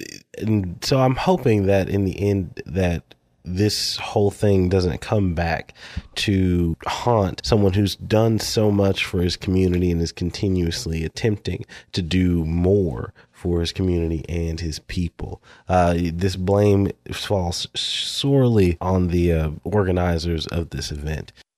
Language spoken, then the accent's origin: English; Houston, Texas, United States; And I hate to say that it was a venue in my home state, you know, a venue out there in Houston, Texas.